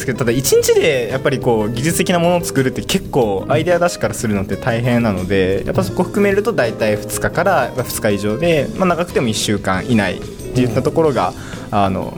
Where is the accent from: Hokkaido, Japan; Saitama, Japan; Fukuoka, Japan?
Fukuoka, Japan; now in Toyohashi, Japan; 私は福岡出身で、まあ、ずっと福岡にいて今回初めて豊橋に来たというところです